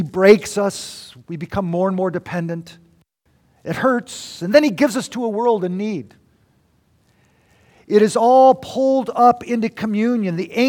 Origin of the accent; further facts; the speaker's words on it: Detroit, Michigan, United States; because I was raised in Detroit.